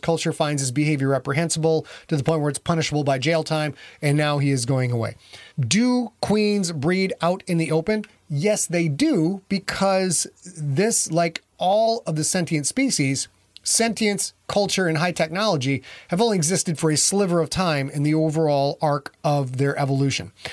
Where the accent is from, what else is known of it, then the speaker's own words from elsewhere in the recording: Midwest, United States; I am from the Midwest, as are several people in the chat room.